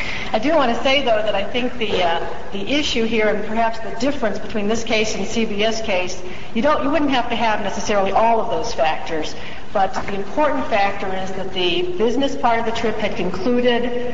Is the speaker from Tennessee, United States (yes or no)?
no; Dallas, Texas, United States; Well, when somebody asks me where I'm from, I say I'm from Dallas. I don't say I'm from the Dallas-Fort Worth metropolitan area. And personally, I've lived there 22 years, and I've only been to Fort Worth three times in my life.